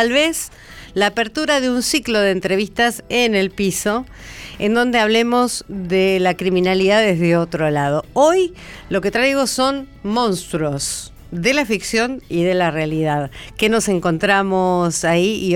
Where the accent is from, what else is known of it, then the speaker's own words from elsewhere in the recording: Punta Indio, Buenos Aires Province, Argentina; yo ya trabajando en la radio de mi pueblo y cubriendo el hecho muy cerquita de la costa también allá en mi Punta Indio